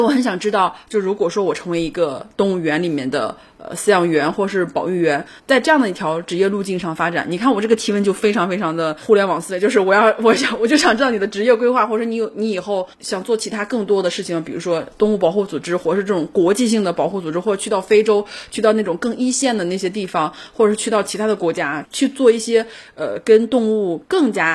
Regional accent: Shandong, China; 因为我们山东人是吃面食的，

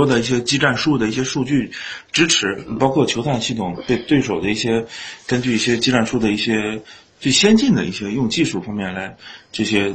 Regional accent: Sweden; I'm come from Sweden。

